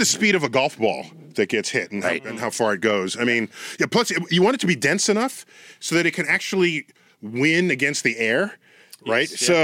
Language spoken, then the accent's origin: English; Bronx, New York, United States; Born and raised in the Bronx. Bronx in the house.